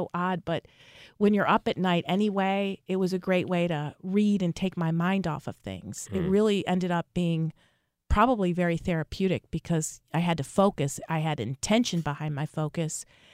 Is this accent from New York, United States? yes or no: yes; Buffalo, New York, United States; So I grew up in Buffalo, New York. And it snows a lot there.